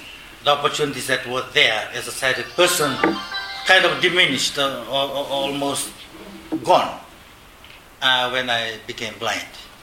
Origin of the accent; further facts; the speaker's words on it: Suva, Central Division, Fiji; And I growing up in Fiji, in Suva, where there's a lot of barriers and challenges facing persons with disabilities